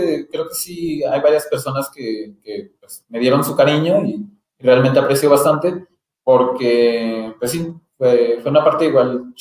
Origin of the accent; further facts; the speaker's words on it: Puebla, Mexico; Yo como soy de Puebla, realmente en las mañanas no siento tanto frío.